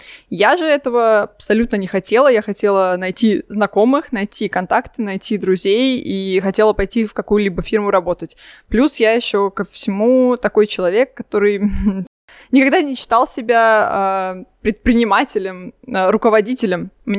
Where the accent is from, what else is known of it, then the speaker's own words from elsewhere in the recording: Russia; Нет, я отношусь отлично, так как я выросла в России.